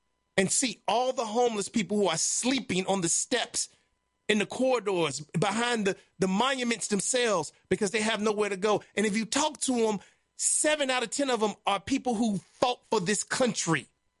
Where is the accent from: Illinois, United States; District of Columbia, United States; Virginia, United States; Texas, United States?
Illinois, United States; Chicago; The block I grew up on in Chicago was like that.